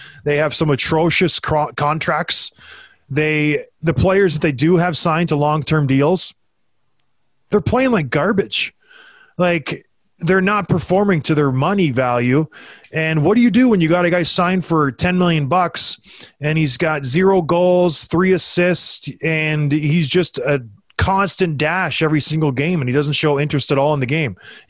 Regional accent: Canada; I grew up back home in Canada

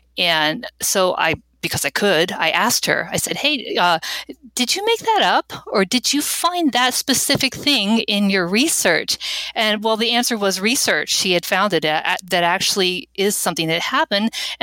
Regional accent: Maryland, United States; also born or lived in Virginia; I was raised on the East Coast. I was born in Virginia, raised in Maryland

